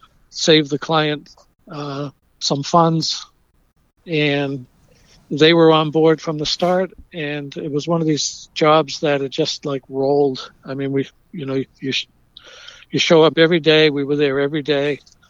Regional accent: Nantucket, Massachusetts, United States; That was the way that I was raised on Nantucket Island, that, you know, when my dad was a builder, you would build a house for the postman down the street

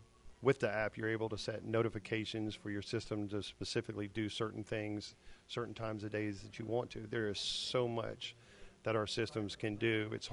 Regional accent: James Island, South Carolina, United States; I think in the Low Country, I'm from here. I'm from James Island.

